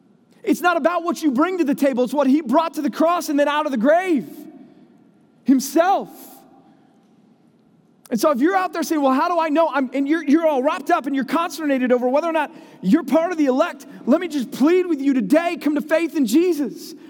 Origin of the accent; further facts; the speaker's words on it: Texas, United States; I'll go to church because I'm a Texan and that's what we do here.